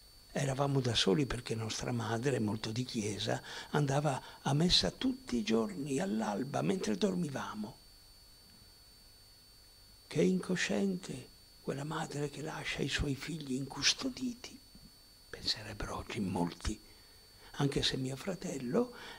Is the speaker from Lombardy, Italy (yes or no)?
yes; Bergamo, Lombardy, Italy; born there; Sono nato a Bergamo e non a Treviglio, come pensano e scrivono in molti. E per me Bergamo non è semplicemente una città lombarda.